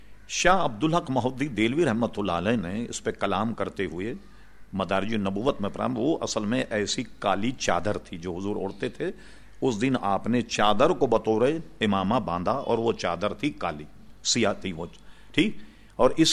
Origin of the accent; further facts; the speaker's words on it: Hyderabad, Telangana, India; میں اس لیے جانتا ہوں کہ میں حیدرآباد دکن کا ہوں, ساری چیزوں کو میں جانتا ہوں.